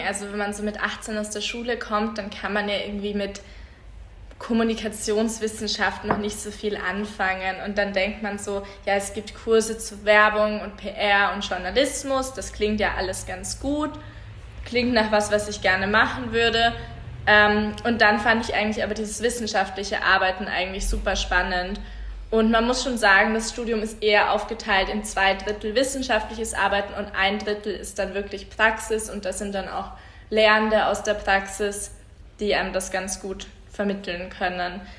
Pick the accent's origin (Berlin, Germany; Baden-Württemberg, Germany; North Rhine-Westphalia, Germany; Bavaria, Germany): Bavaria, Germany; also born or lived in Munich; now in Vienna, Austria; ich bin in einer Kleinstadt in Bayern aufgewachsen.